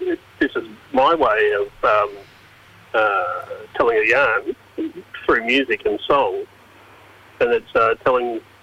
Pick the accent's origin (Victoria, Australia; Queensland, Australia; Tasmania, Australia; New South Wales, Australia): New South Wales, Australia; Marrickville; also born or lived in Redfern; now in Western Sydney, Australia; I was born and bred in Marrickville. Well, I was actually born in Redfern on the block there.